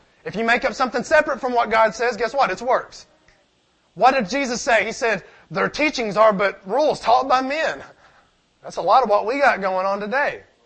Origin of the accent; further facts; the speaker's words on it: Tennessee, United States; born there; I was born in Tennessee. It's written on my license. It's written on my birth certificate.